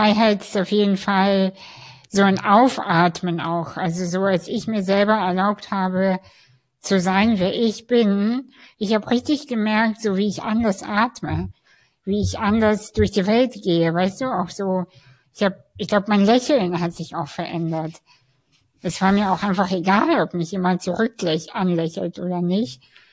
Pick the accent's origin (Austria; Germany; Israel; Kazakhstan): Kazakhstan; ich bin ja aus Kasachstan und bei uns, bei den Russen